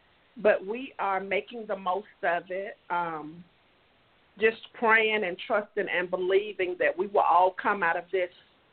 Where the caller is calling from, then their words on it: Tyrone, Georgia, United States; We're calling from Tyrone.